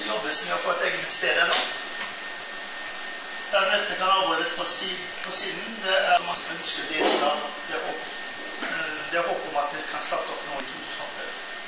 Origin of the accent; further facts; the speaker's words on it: Tysnes, Vestland, Norway; now in Toten, Norway; Tysnes, der jeg kommer fra